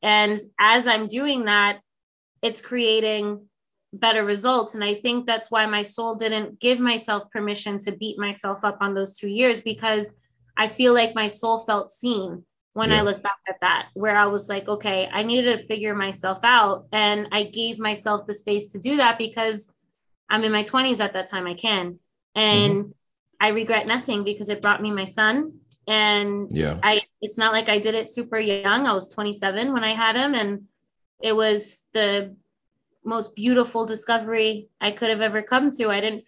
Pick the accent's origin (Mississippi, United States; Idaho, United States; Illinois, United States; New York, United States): New York, United States; also born or lived in North Carolina; now in New Jersey, United States; I left North Carolina, and then I always was curious about Jersey. So right. I ended up in Jersey. I'm from New York. So I ended up in Jersey.